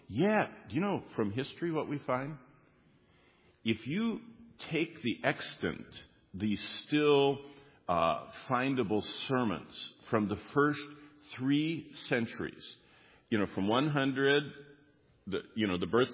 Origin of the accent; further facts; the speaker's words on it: New England, United States; now in Tulsa, United States; And when I moved to Tulsa, I came from New England, went to Tulsa